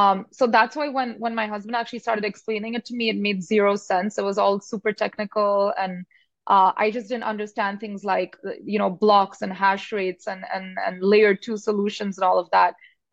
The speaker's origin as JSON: {"language": "English", "country": "India", "said": "You know, I'm from India"}